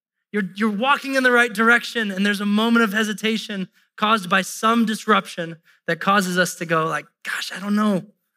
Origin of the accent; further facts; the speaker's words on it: United States; I don't know how to pronounce it because I'm an American